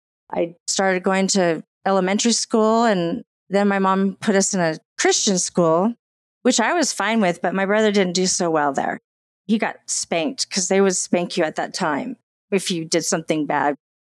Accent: Canyon Lake, California, United States; As far as growing up in California, my mom and my dad and my brother, we all lived in a guarded gated community in Canyon Lake, California. It was beautiful.

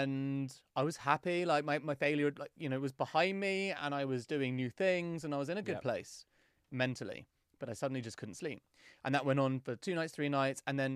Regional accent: England, United Kingdom; Massive skeptic, because I'm English.

